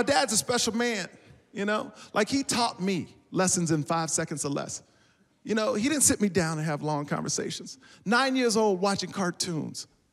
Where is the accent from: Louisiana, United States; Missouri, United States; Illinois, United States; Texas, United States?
Texas, United States; Houston; I was born and raised in Houston, Texas. Yeah. I went to an all-white school in Houston, Texas.